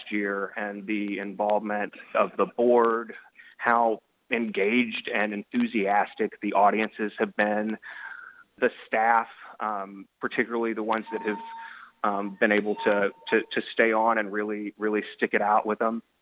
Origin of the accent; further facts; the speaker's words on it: Little Rock, Arkansas, United States; This is my hometown. I grew up in Little Rock.